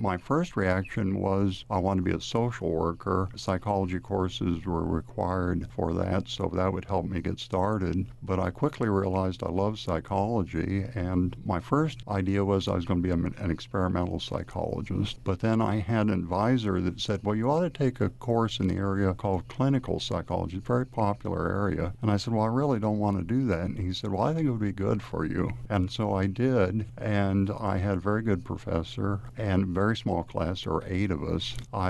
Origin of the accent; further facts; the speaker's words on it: Kansas, United States; moved away as an adult; We came from Kansas. We met at the University of Kansas, and when I finished my education, the only jobs I'd interviewed for were in Kansas. We thought we'd stay in Kansas forever.